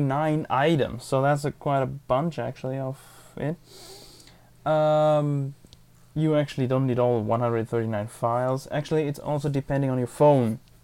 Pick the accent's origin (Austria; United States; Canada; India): Austria; Yes, as I said, I'm from Austria